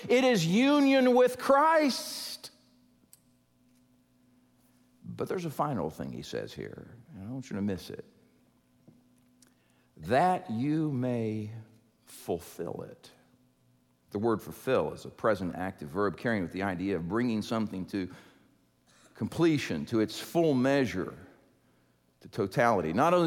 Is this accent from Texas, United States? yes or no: yes; Texas, United States; Now, if you hang out with people from Georgia, and I'm from Texas, but you hang out from people with Georgia, you learn all kinds of things.